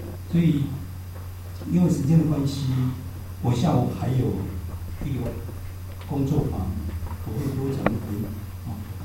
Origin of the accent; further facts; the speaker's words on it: Taiwan; moved away as an adult; now in United States; 我第一个30年在台湾出生长大，从来没有听过福音，没有基督教会，我们是传统拜偶像的大家庭，世代同堂，80几个人挤吃住。